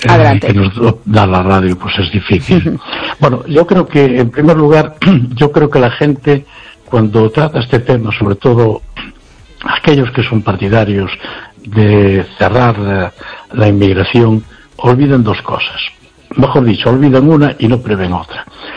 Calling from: Noia, Galicia, Spain

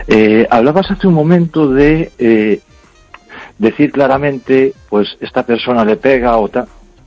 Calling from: Ourense, Galicia, Spain; de Orense.

